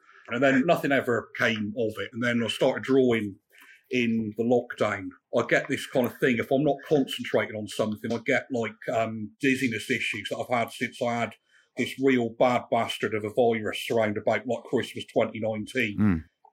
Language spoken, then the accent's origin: English; Chippenham, South West England, United Kingdom; I'm from Chippenham, and I've been a stand-up comedian for 20-something years now